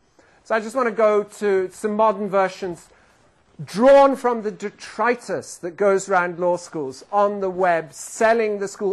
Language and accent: English; England, United Kingdom; I'm English, so I'm just reporting, not commenting.